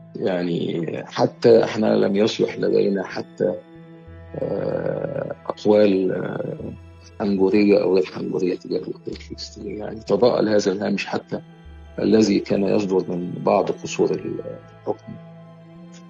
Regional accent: Cairo, Cairo Governorate, Egypt; also born or lived in Giza; أنا ولدت في القاهرة يعني أو في القاهرة الكبرى، بمعنى القاهرة الكبرى في حي اسمه الدقي في الجيزة، بس هو يتبع القاهرة الكبرى. وكانت طفولتي موزعة بين بيت جدتي لأمي والدة أمي في حي

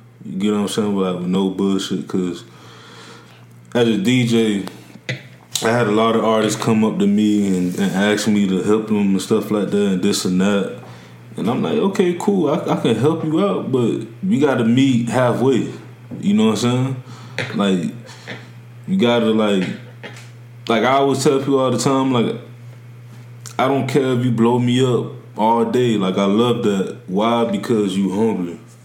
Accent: Miami, Florida, United States; Like, you know, for example, like me, I'm from Miami, Florida. So South Florida and North Florida is totally different

